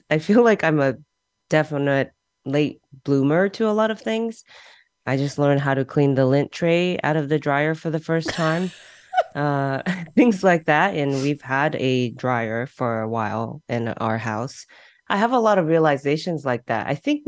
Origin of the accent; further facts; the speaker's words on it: United States; when I was growing up in the States as an immigrant, formerly undocumented immigrant